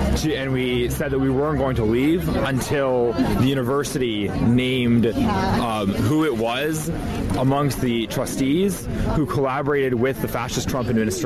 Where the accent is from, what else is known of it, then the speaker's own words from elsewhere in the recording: California, United States; I'm originally from California, but my family moved to Israel-Palestine.